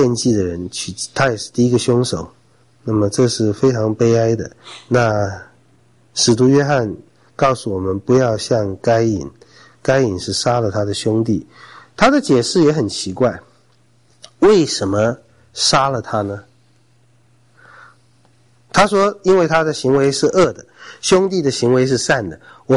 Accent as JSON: {"language": "Chinese", "country": "China"}